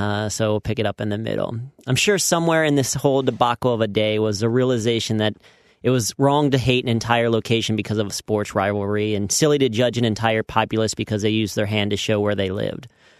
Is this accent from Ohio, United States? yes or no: yes; Cincinnati, Ohio, United States; now in New York, United States; I grew up in Cincinnati and then live in New York. So I live in a huge city now